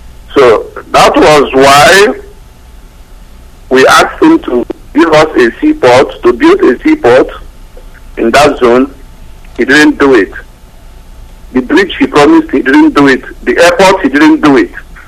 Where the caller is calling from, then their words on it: Germany; Hello, good evening, Nandi. I'm calling from Germany.